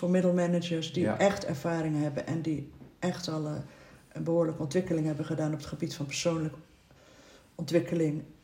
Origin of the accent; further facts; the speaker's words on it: Zeeland, Netherlands; Ik kom uit Zeeuws-Vlaanderen, dat is helemaal niet mijn eerste natuur.